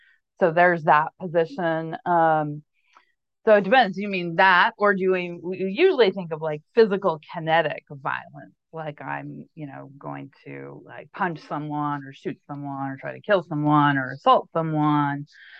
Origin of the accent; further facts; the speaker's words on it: Montana, United States; I'm also from Montana, where we have lots of militias and white supremacists groups.